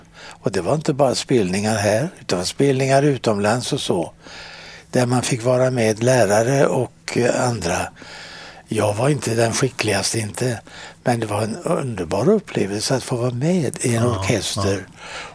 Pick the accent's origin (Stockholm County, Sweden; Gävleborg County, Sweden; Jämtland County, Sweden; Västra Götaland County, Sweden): Västra Götaland County, Sweden; Gothenburg; born there; jag är född i Masthugget, ganska nära ingången till Slottsskogen uppe i backarna.